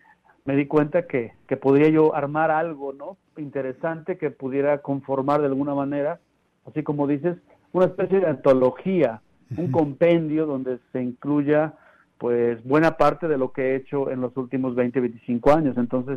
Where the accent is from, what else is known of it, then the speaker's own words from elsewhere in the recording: Xalapa, Veracruz, Mexico; Yo soy de Xalapa, Veracruz.